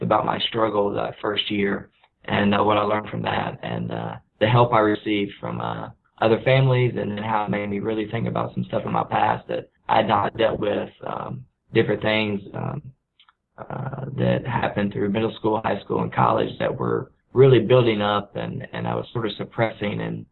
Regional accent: the South, United States; growing up, I grew up in the South, and the school I went to, there weren't many kids with special needs, and there were a few, but it was a small town

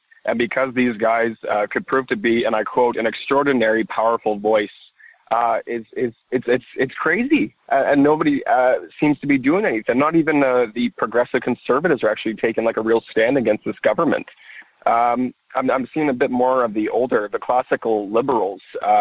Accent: Ottawa, Ontario, Canada; I'm 25 years old, and I'm from Ottawa.

